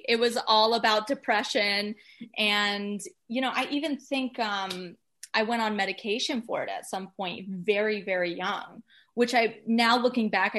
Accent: Atlanta, Georgia, United States; also born or lived in Florida / New York; now in Los Angeles, United States; I'm from Atlanta, Georgia.

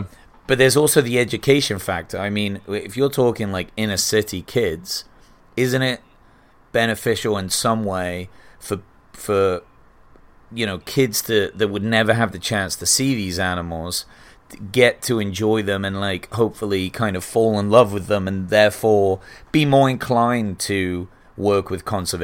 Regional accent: England, United Kingdom; growing up in England

